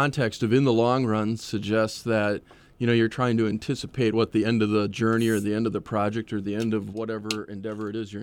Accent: Green Bay, Wisconsin, United States; Well, I grew up originally in Green Bay, Wisconsin.

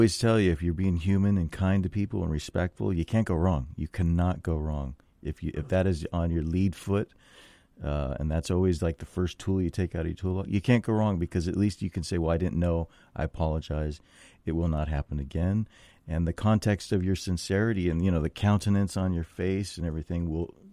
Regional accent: Ventura, California, United States; It really it does remind me of when I grew up in Ventura. We would go to this town called Ojai

